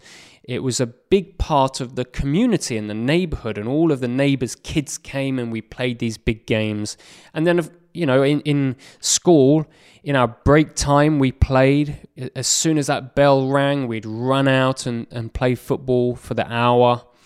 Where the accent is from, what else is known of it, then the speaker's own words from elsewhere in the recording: England, United Kingdom; Growing up in England, football is a huge thing that I watch and play.